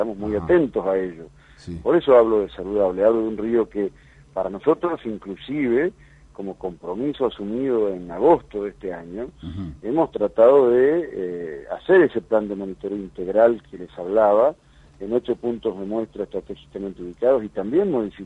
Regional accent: Concepción del Uruguay, Entre Ríos, Argentina; Yo soy litoraleño, soy de Concepción del Uruguay.

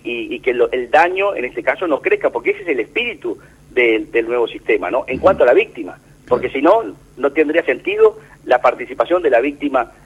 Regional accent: Uruguay; la calidad del Estado de Derecho que tenemos nosotros no es tan buena como los uruguayos creemos

